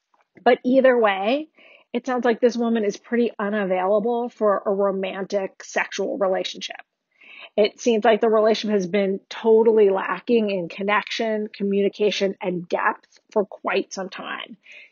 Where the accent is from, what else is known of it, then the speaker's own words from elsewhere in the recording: South Africa; moved away as an adult; I'm originally from South Africa.